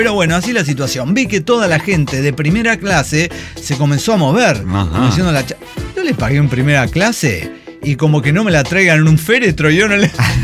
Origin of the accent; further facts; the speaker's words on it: Ecatepec, State of Mexico, Mexico; Soy de Catepec, güey